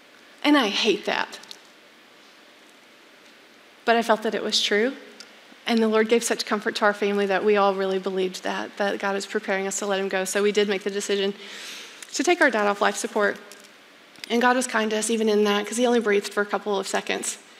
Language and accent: English; Texas, United States; I looked at the 3 of them and said, you're crazy, it's Ohio, I'm a Texan. Please. But I stayed in Fort Worth.